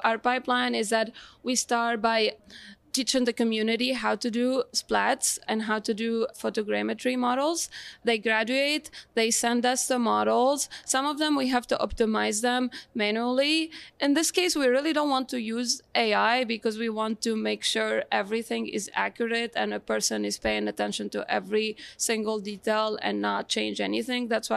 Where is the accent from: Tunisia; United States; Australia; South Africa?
Tunisia; So yeah, I'm from Tunisia. Tunisia is a very small country